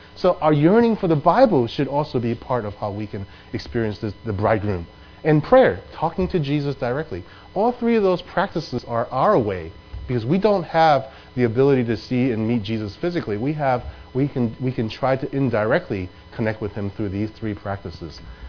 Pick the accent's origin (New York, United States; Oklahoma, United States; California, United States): New York, United States; New York City; And as you know, Betty and I grew up in New York City. We became believers in our churches in New York City.